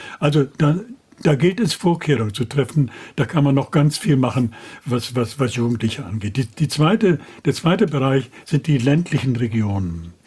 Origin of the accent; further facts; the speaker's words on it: West Germany, Germany; als Wessi ankommt